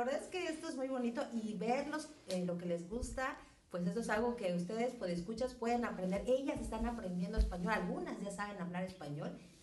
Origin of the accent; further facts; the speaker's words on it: Mexico; soy de México y vivo en la playa. Vivo en Huatulco, que es una playa muy bonita.